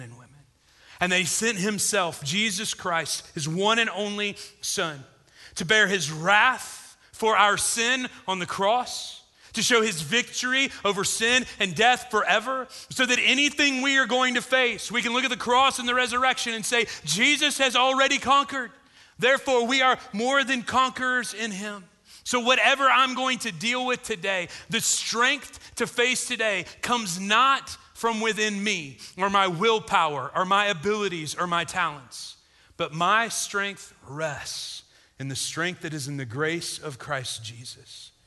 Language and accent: English; Illinois, United States; Where I grew up in South Central Illinois, and me and my dad and brothers, we like to fish